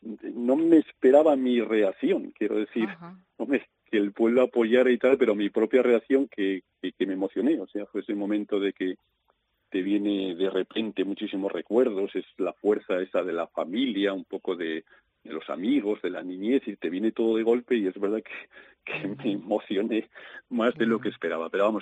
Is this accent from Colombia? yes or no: no; Sanzoles, Castile and León, Spain; Tengo ese honor, porque en Sanzoles ser Zangarrón supone un gran honor.